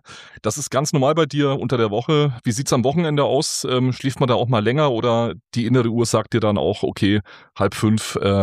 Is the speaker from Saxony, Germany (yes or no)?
no; Bavaria, Germany; born there; accent: Franconian; Also du bist wie ich gebürtiger Franke. Das hört man uns beiden auch an.